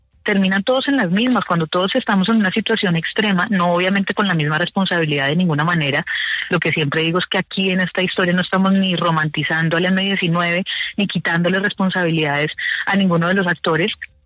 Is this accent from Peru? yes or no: no; Colombia; que podamos realmente vernos como colombianos, como humanos, como un país al que le pasó esto